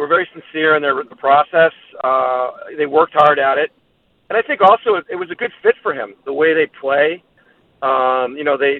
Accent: United States; I grew up going to Cultus Lake in the summers and stuff, even though I'm American

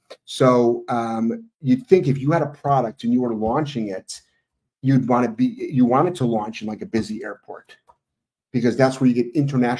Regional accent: Ohio, United States; I mean, I grew up with a dog. You know what, though? We're from Ohio. We have access to the Amish farms.

